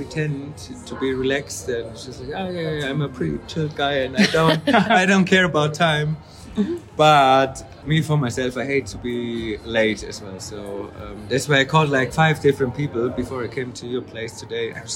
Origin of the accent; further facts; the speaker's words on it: Germany; now in Austria; our capital is like 7 hours away from my hometown. And like when I'm here in Austria, like the people are always saying, "Oh yeah, the German one,"